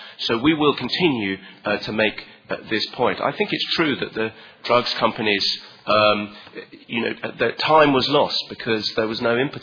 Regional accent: United Kingdom; the commitment that we have as British parliamentarians to raise the profile of this issue back at home

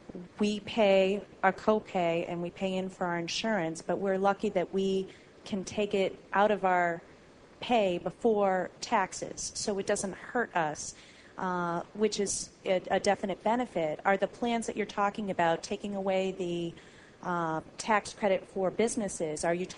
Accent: Greenland, New Hampshire, United States; Greenland, New Hampshire.

